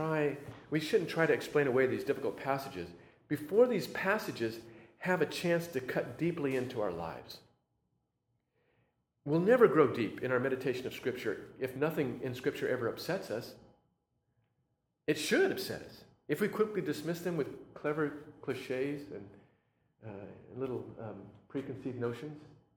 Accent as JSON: {"language": "English", "town": "Sacramento", "region": "California", "country": "United States", "tie": "born or raised there", "said": "I grew up in Sacramento, and I had an uncle who lived in Oakdale, so I was pretty familiar with the Central Valley."}